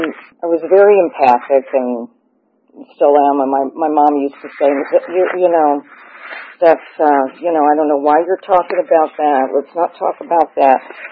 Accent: Barstow, California, United States; born there; So I was born in Barstow, California, and I was born to a big, large Catholic family. I was the fifth of eight, and it was a loving family.

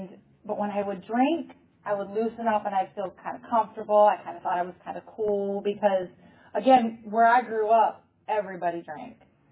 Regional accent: Michigan, United States; I grew up in Michigan. Everything that we did growing up involved alcohol.

